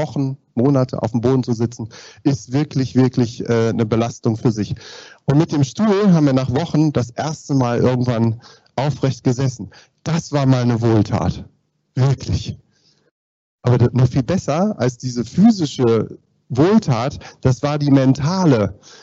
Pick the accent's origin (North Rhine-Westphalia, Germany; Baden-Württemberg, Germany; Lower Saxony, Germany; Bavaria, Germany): Lower Saxony, Germany; Göttingen; und ich komme aus Göttingen, das ist kurz davor, ja, das ist schlimm, psychisch.